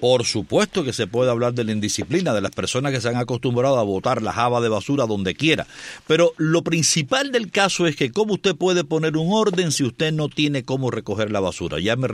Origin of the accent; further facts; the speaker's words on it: Havana, Cuba; moved away; yo hace ya muchos años que salí de Cuba, pero cuando salí yo recuerdo de la existencia en La Habana.